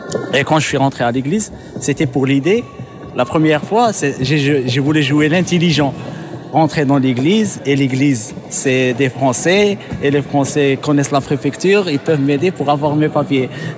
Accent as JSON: {"language": "French", "country": "Algeria", "said": "Je suis toujours algérien"}